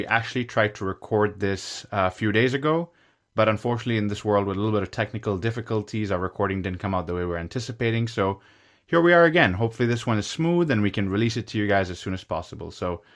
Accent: Houston, Texas, United States; from Houston

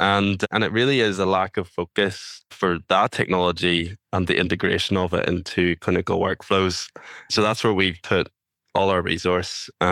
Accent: Ireland; moved away as an adult; now in Scotland; Of course, to start off from the beginning, I was born and raised in Ireland. And then I moved over to Scotland to study

